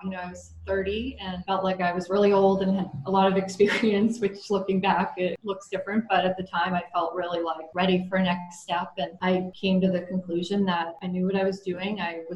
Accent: Northeast, United States; moved away as an adult; also born or lived in California; Sure. So I grew up in the Northeast and not the biggest fan of cold weather.

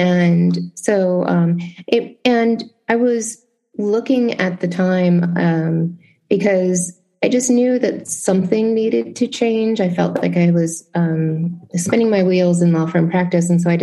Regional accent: Memphis, Tennessee, United States; When I had my first year summer associate position, I went back to my hometown of Memphis and I worked in the largest law firm at the time.

